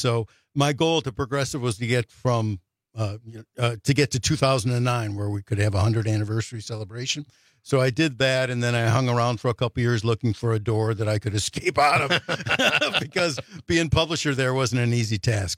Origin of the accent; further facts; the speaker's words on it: Highland Park, Illinois, United States; born there; I was born in Highland Park, Illinois, the northern suburbs.